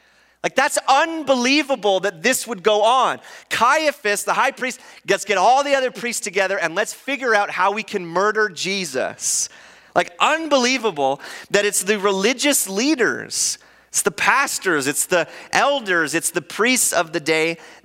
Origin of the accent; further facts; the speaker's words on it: Canada; It was kind of like Canada Day, we're all like, yeah, I love being Canadian.